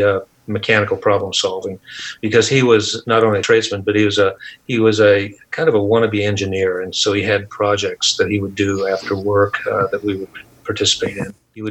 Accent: Mays, Kansas, United States; also born or lived in Wichita; I was born in Wichita, Kansas, and I was raised in a small town called Mays, Kansas, which was an agro-industrial town.

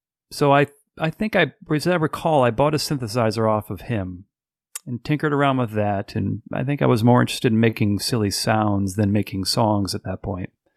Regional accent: Sikeston, Missouri, United States; also born or lived in Pontiac, Michigan; I was born in Pontiac, Michigan. And then my family moved to Missouri in 1980. So I was in third grade.

